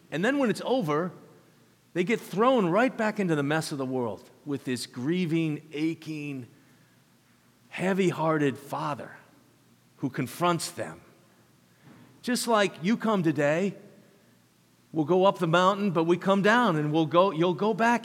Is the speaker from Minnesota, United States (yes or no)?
yes; Minneapolis, Minnesota, United States; So when I was a kid growing up in Minneapolis during the hot days of July